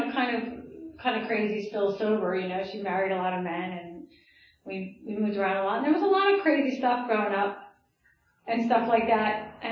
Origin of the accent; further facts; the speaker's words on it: New Jersey, United States; And I grew up in Jersey.